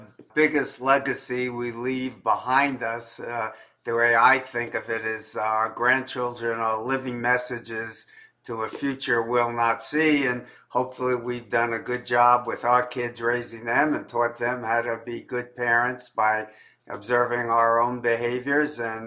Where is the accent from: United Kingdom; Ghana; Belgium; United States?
United States; Bronx, New York; I grew up in the Bronx and never had done anything like that.